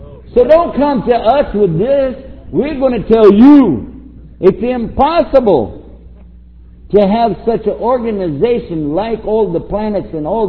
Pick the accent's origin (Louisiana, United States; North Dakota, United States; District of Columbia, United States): District of Columbia, United States; Washington; Kind of like, I'm from Washington, D.C. We get a lot of hot air over there, especially election time.